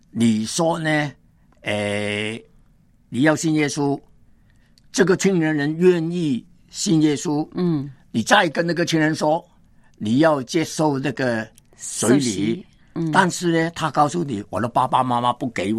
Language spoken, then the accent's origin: Chinese; Hong Kong; 因为你是内地的人，我是香港人。我信了耶稣，我现在二十岁